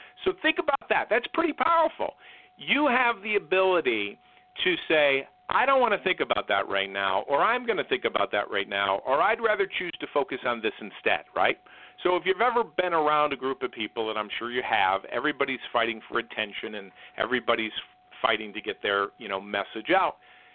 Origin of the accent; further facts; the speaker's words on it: New Fairfield, Connecticut, United States; We grew up in New Fairfield together.